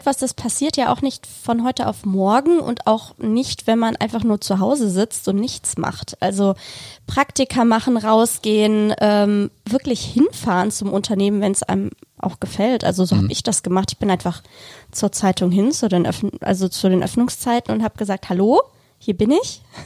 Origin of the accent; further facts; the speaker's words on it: Moers, North Rhine-Westphalia, Germany; Ich bin in Moers aufgewachsen am Niederrhein.